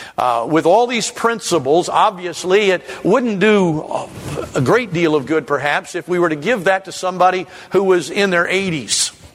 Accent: Kettering, Ohio, United States; It was in the home where I grew up years ago in Kettering, Ohio

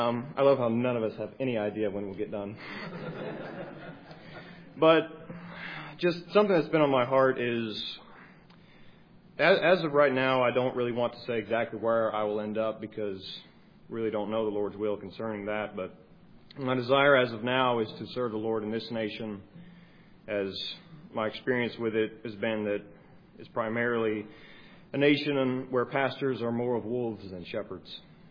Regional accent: Ocoee, Florida, United States; I was born in Ocoee, Florida. If you're not from there, it's called Ocoee, which is not. It's just outside of Orlando, Florida, near Disney World

